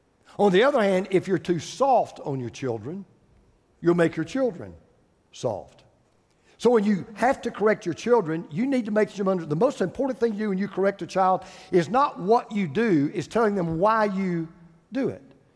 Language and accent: English; Oakwood, United States; I mean, I grew up in Oakwood. We really had a Floyd the barber and we had an Otis the drunk.